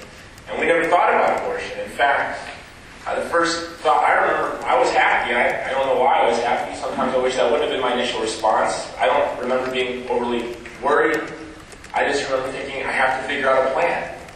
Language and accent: English; Chicago, Illinois, United States; I'm from Chicago, originally.